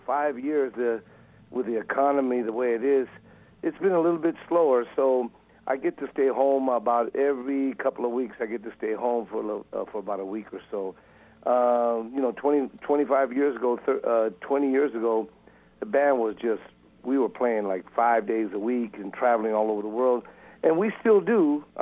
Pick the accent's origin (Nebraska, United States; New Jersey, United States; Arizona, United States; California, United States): California, United States; Los Angeles; And we're from Los Angeles. We had no idea what we were doing.